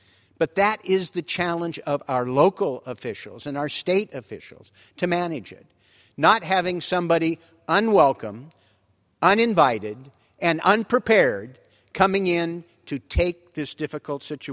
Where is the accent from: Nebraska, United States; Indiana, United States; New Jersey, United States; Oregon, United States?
Oregon, United States; Portland; Taking a very challenging situation in my hometown and making it worse. But make no mistake, this isn't just about Portland, Oregon.